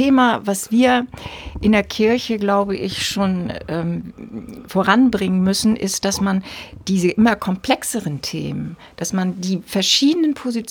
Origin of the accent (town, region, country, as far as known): Wesselburen, Schleswig-Holstein, Germany; born or raised there